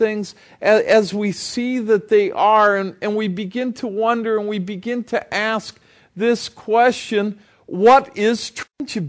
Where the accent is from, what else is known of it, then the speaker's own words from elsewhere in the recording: California, United States; And man, I grew up in California. I'm not talking about out in the country.